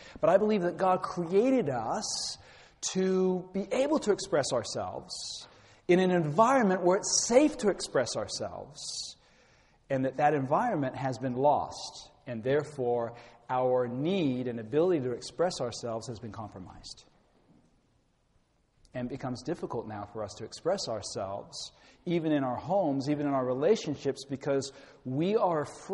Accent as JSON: {"language": "English", "region": "England", "country": "United Kingdom", "tie": "born or raised there", "said": "I was raised in England. I'm naturally reserved."}